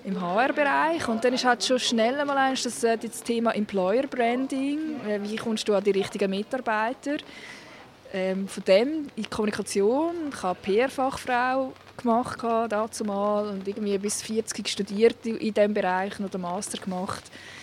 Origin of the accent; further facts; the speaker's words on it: Lucerne, Switzerland; Ich bin in der Agglomeration aufgewachsen, ja. Aber schon immer das Herz in Luzern gehabt.